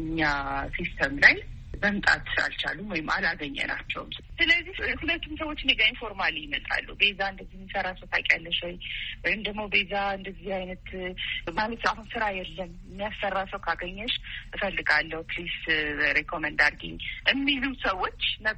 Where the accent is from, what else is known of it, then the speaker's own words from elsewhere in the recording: Addis Ababa, Ethiopia; እኔ እንግዲህ ተወልጄ ያደግኩት አዲስ አበባ ነው።